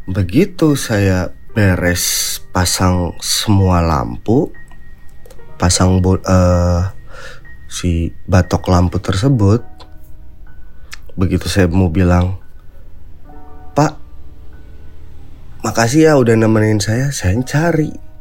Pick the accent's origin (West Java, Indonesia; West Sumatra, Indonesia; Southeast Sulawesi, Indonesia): West Java, Indonesia; Bandung; Saya dari Bandung gitu, lagi ada acara Vespa.